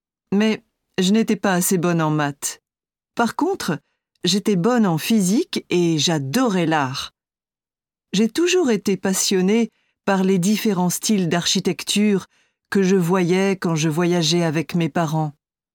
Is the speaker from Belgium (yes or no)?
yes; Belgium; now in Luxembourg; Je suis venue habiter ici il y a une dizaine d'années. Mais je suis née en Belgique et j'y ai passé toute mon enfance. Chez moi, on parlait français et allemand, car ma mère est allemande.